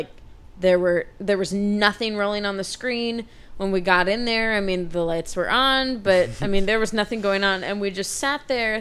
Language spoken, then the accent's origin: English; Shakopee, Minnesota, United States; Hey, man, I'm from Shakopee.